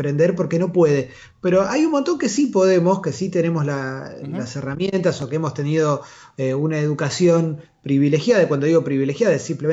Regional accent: Argentina; como argentinos.

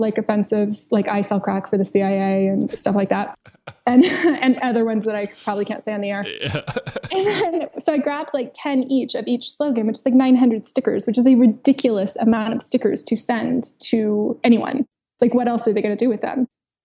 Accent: San Diego, California, United States; they were a San Diego band, and I grew up in San Diego.

